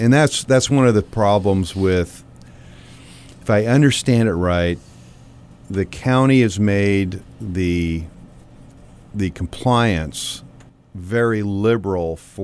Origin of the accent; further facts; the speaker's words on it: Eugene, Oregon, United States; I grew up in the Eugene area, and Pleasant Hills, a little area outside of that where he had his farm.